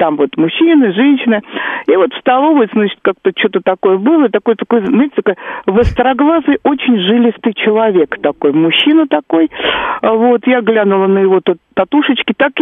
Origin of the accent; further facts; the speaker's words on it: Moscow, Russia; я выросла в Измайлово, а там очень много людей возвращалось в зон.